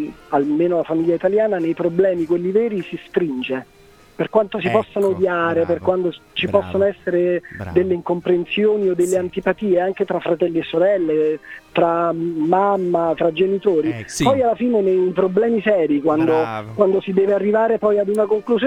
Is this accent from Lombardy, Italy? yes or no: no; Naples, Campania, Italy; now in Rome, Italy; Perché io sono napoletano, ad esempio vivo a Roma.